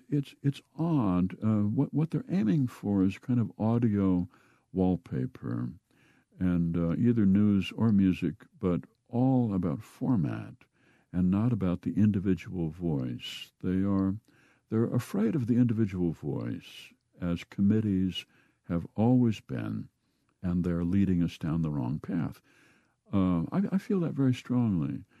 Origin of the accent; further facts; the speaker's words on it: Midwest, United States; I think that we are industrious people. We are secretive people. We were brought up to keep a lid on it and not to make a spectacle of ourselves.